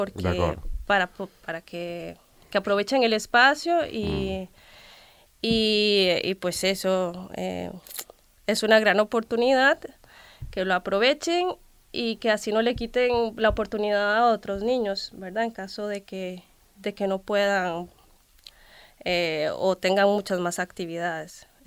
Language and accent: Spanish; Central Valley, Costa Rica; Pues yo soy del Valle Central, eso es en la capital. Uh-huh. La capital es un valle y están las montañas, uh-huh, ¿verdad? Entonces soy un poco de las alturas, de una zona que en aquel entonces era bastante rural